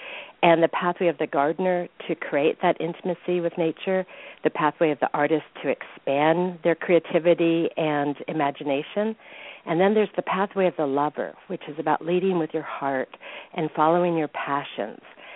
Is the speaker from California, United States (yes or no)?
yes; California, United States; now in Maine, United States; when I grew up in California, where I still live, but when I was 18, when I was 17, I was a exchange student in Japan.